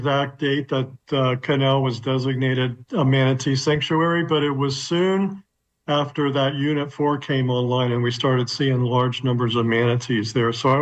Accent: West Palm Beach, Florida, United States; that really wasn't there when I was a young person growing up in West Palm Beach.

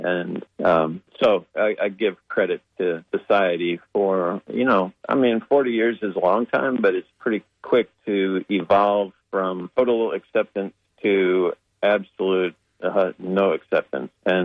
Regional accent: Chicago, Illinois, United States; also born or lived in Cleveland / Detroit; At the beginning, I grew up in Chicago and Cleveland and Detroit

